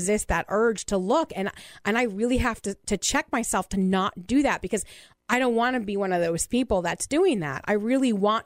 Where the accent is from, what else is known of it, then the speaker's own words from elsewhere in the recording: New Jersey, United States; I really have a hard time when somebody finds out I'm from New Jersey and they have sort of this just nasty, negative, ugly response.